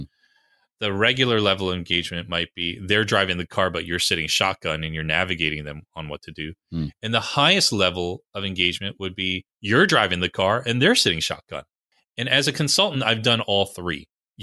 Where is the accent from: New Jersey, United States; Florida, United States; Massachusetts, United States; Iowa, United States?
New Jersey, United States; also born or lived in New York City; Hockey's not big where I grew up in New Jersey, New York City.